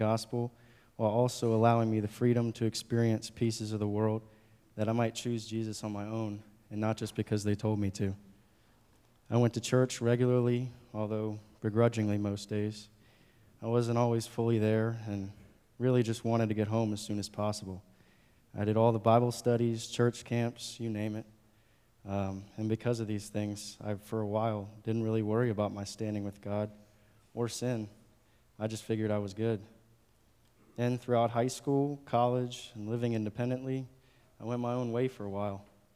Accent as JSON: {"language": "English", "town": "Richmond", "region": "Virginia", "country": "United States", "tie": "born or raised there", "lives_now": "Roanoke, United States", "said": "As some of you know, I grew up and lived in Richmond until about 6 months ago."}